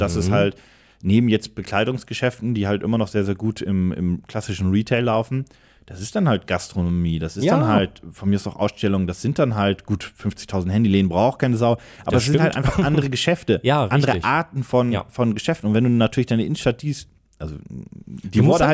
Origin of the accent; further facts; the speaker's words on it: Stade, Lower Saxony, Germany; Du, in meiner Heimatstadt Stade ist das auch so.